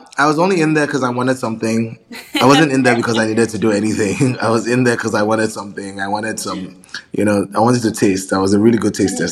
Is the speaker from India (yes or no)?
no; Benin City, Edo, Nigeria; also born or lived in Wolverhampton, United Kingdom; But yeah, I grew up in Benin City, between Benin and Lagos. And then I went to university in Wolverhampton in the UK.